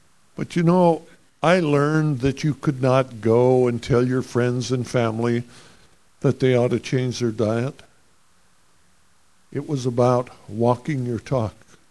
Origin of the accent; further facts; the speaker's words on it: Montana, United States; But remember, I came from Montana.